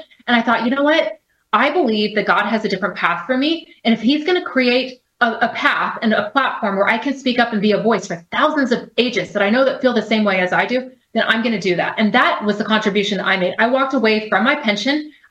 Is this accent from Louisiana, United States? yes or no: no; Texas, United States; now in Florida, United States; I mean, I am originally from Texas. I'm now a resident of Florida, but I'm from Texas, and I look at the open border